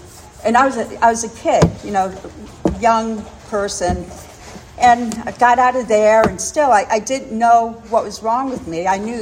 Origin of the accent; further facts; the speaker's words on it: Miami, Florida, United States; also born or lived in Rhode Island, United States; I was born in Rhode Island and raised in Miami, and it was in the 50s that we moved to Miami